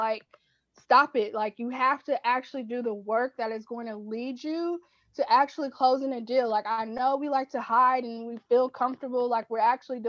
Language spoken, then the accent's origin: English; Los Angeles, California, United States; me, young Black woman in LA, I am able to do a deal in my hometown.